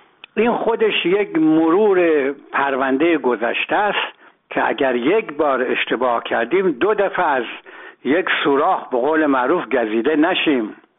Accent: Iran; من به عنوان یه ایرانی توصیه میکنم به هموطنان

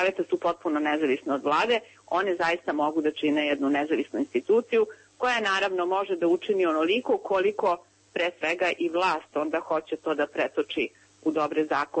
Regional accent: Serbia; Kod nas u Srbiji je to problem i parlamenta i finansiranja političkih stranaka.

